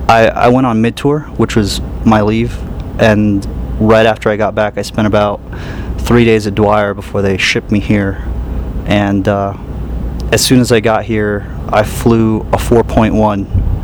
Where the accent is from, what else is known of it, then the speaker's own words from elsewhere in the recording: Tucson, Arizona, United States; also born or lived in Philippines; I was born in the Philippines. And when my parents got married, my dad was living in Tucson, Arizona. So they brought me over, my mom and I, in Tucson when I was like 5. Been there ever since.